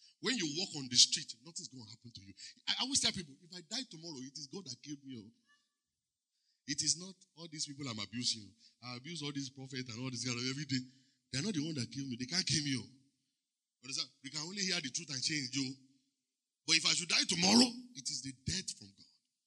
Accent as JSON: {"language": "English", "country": "Nigeria", "said": "So the first thing as a Nigerian, tell me what is the first thing I would think."}